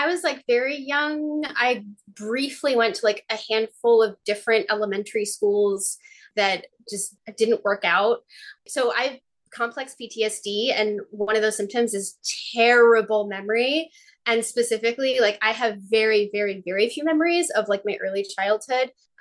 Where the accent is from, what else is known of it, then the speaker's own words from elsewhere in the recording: Massachusetts, United States; I grew up near Boston, and I grew up in like a Jewish family. We were religious, but we were the least religious family in the little religious community that we were in.